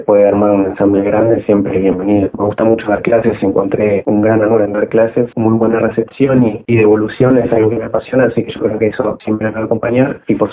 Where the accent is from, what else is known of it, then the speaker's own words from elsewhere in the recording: Esquel, Chubut, Argentina; Nací y me crié en Esquel y bueno, mi interés por la música ya surgió desde temprana edad.